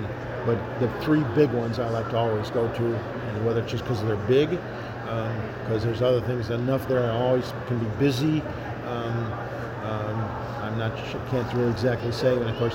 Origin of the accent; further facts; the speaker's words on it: Chicago, Illinois, United States; I'm originally from the Chicago area, I have relatives up there